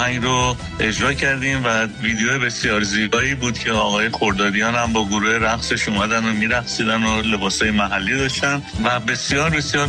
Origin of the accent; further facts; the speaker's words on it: Iran; moved away; اجباراً من از ایران خارج شدم، اومدم به دبی